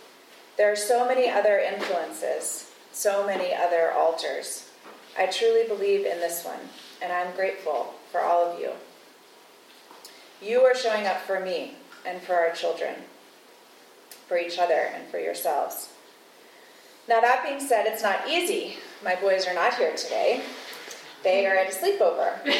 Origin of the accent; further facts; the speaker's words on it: Atlanta, Georgia, United States; also born or lived in New Hampshire; I come because that is what we did growing up in Atlanta, where everyone went to church, and later in New Hampshire.